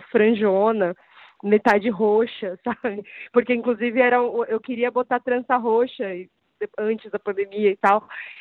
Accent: São Paulo, Brazil; Eu tenho 32 anos, sou de São Paulo

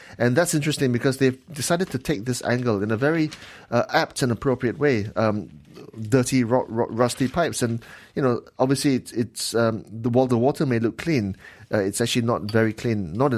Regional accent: Penang, Malaysia; Convert Light Street in Penang, because it's Penang, obviously.

